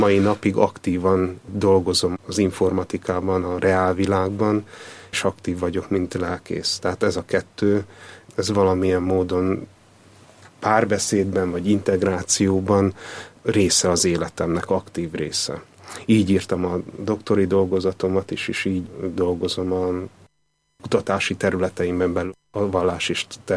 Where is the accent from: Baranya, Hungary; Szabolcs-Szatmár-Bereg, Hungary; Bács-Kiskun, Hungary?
Bács-Kiskun, Hungary; Kecskemét; 1975-ben születtem, és Kecskeméten nőttem fel. A kecskeméti református gyülekezetbe jártam. Nagyapám református lelkész volt, és a szüleim is hitben neveltek.